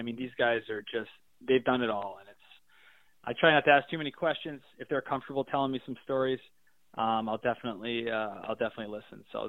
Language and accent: English; Connecticut, United States; now in Burlington, United States; And I grew up in Connecticut, and I used to call that home